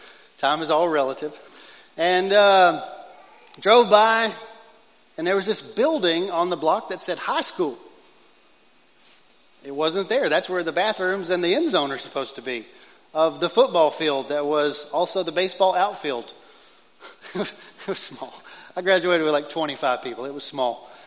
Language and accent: English; Texas, United States; So we go back to East Texas this weekend, and driving around my hometown, and apparently I'm getting old enough that memories start to kind of hit different.